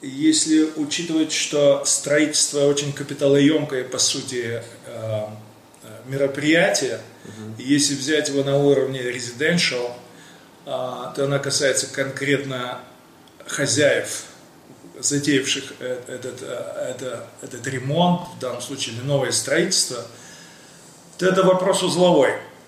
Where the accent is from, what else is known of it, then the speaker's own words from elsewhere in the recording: Moldova; also born or lived in Novocherkassk, Russia; now in United States; Родился и вырос в Молдавии. Угу. Обучался в России в Новочеркасске.